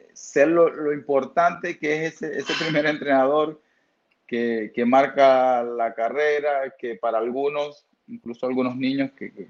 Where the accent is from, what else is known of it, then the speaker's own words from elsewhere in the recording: Maracaibo, Zulia, Venezuela; yo donde crecí en Maracaibo, tuve la fortuna y la suerte de estar rodeado en un sector, en los Aticos, por arriba, donde a escasos 100 metros está una cancha